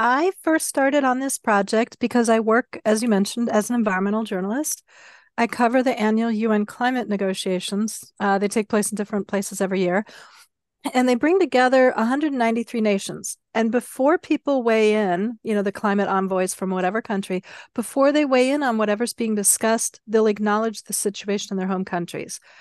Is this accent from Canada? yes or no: no; Germany; I grew up in West Germany.